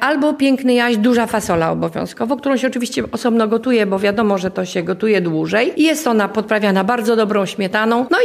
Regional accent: Majdan Sopocki, Lublin Voivodeship, Poland; bo ja pochodzę w ogóle z tych stron. Ja pochodzę z Majdanu Sopockiego. To jest blisko. Tutaj kuchnia mieszała się polska z rusińską kuchnią. Ja jestem półkrwi rusinką, ponieważ moi dziadkowie ze strony taty byli Rusinami, którzy zmienili wyznanie w 18 roku.

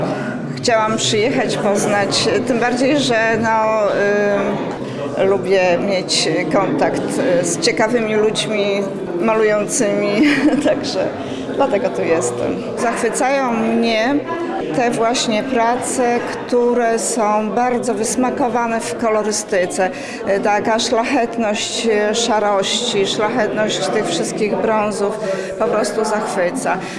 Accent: Łęczna, Lublin Voivodeship, Poland; jestem z Łęcznej, mieszkam w Łęcznej, pracowałam w Łęcznej

